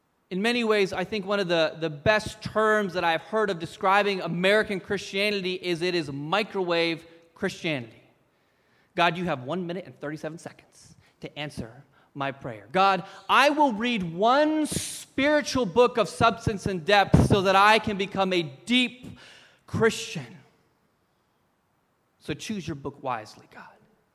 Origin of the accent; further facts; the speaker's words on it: Papua New Guinea; growing up in Papua New Guinea, things would take 4 to 6 months to get there.